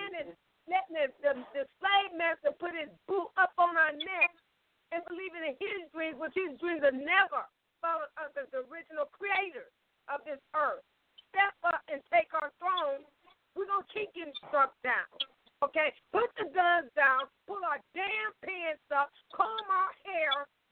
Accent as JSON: {"language": "English", "town": "Detroit", "region": "Michigan", "country": "United States", "tie": "born there", "said": "My birth certificate says Detroit, Michigan."}